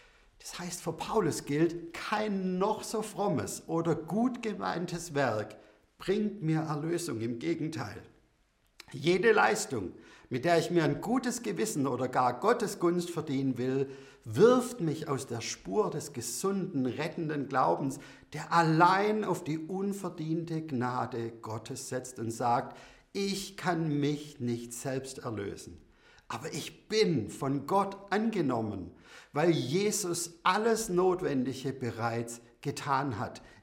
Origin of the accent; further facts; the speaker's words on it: Baden-Württemberg, Germany; Ich bin Schwabe.